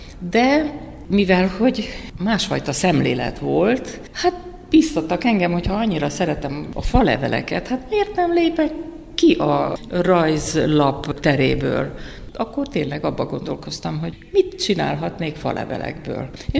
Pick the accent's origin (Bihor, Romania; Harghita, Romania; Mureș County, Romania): Bihor, Romania; Oradea; nagyon jó művészek voltak Váradon. Ebbe a forrongó légkörben ott nőttem fel én is.